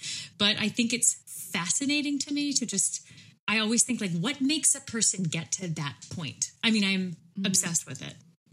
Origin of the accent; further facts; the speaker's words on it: California, United States; I am from California. And there are so many serial killers from California.